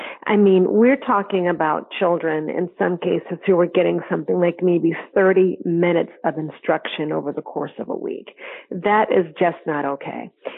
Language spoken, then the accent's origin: English; Connecticut, United States; That our kids are struggling, especially in the state of Connecticut, which is my hometown, yeah.